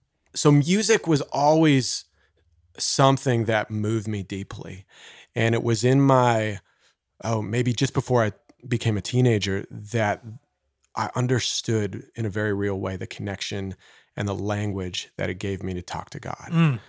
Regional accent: Canada; I'm Canadian. Yeah.

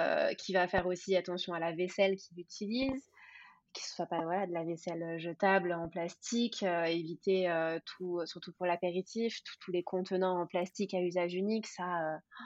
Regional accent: Aix-en-Provence, Provence-Alpes-Côte d'Azur, France; Ouais, moi je reste très très locale. Je suis née à Aix, je suis toujours à Aix et je suis juste partie 2 ans d'Aix, c'était pour aller à Marseille, donc pas très loin, tu vois.

